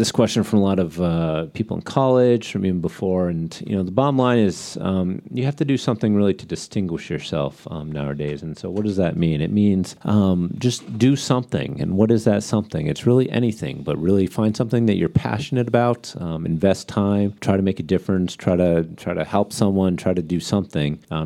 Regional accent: New Hampshire, United States; I'm a little bit of a country boy. I grew up in New Hampshire.

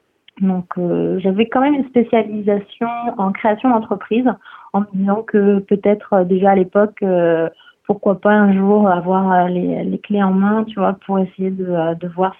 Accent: Centre-Val de Loire, France; Oui, alors j'ai grandi en Touraine. Je ne sais pas si tu connais cette région de France. Ça se situe plutôt dans le centre, mais centre-ouest un petit peu. Donc c'est la fameuse région aussi des châteaux de la Loire

